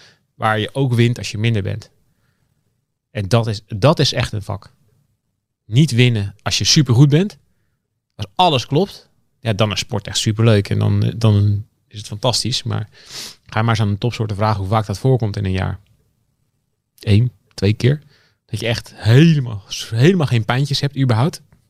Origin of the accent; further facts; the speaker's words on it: Heerhugowaard, North Holland, Netherlands; Ja, we komen uit heer Hugo Waard.